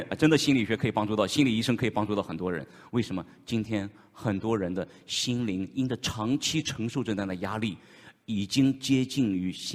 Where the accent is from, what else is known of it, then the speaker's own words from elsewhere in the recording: China; 或许我们中国人很厉害的